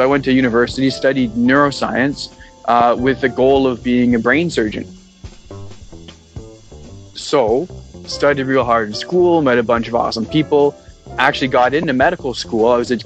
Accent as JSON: {"language": "English", "region": "Ontario", "country": "Canada", "tie": "born or raised there", "lives_now": "Vancouver, Canada", "said": "I'm an artist living in basically Vancouver, Canada. And what can I say? I grew up in Ontario in a sort of middle class, somewhat conservative household."}